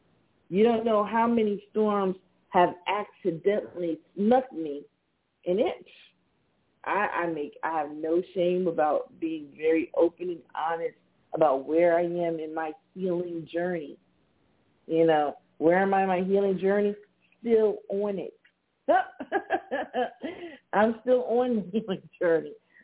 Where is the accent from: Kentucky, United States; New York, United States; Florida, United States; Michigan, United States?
Florida, United States; Miami; I remember growing up in Miami and doing, what was that, junior high and high school in Miami.